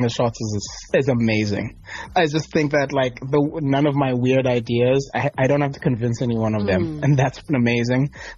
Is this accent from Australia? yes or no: no; South Africa; growing up in South Africa, being at home every December for 2 months, you know, December to January in the last a few years when I've been away, I just have like these influences that'll never leave me.